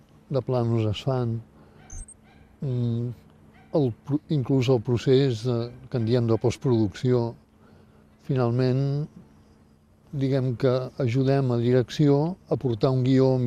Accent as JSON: {"language": "Catalan", "town": "Sabadell", "region": "Catalonia", "country": "Spain", "tie": "born there", "said": "nascut a Sabadell l'any 1946 i vaig néixer al carrer de l'Assi, que en aquella època franquista se'n deia el General Sanjurjo, amb una família que fabriquejaven."}